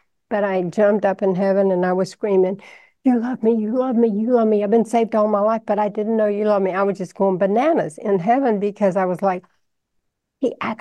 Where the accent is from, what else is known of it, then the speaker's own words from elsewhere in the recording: Texas, United States; accent: Texan; I'm sorry, I'm Texan.